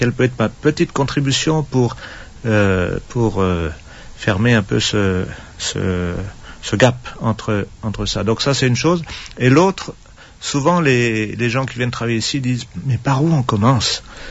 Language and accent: French; France; Je suis français, mais je voulais toujours travailler comme agronome à l'étranger.